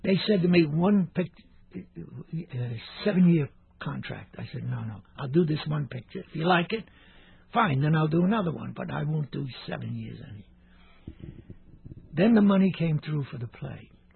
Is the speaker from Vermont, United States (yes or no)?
no; Brooklyn, New York, United States; I was born in Red Hook, Little Italy, Brooklyn, in the middle of an Italian neighborhood with a mafia. And I was the only Jew in a sea of Italians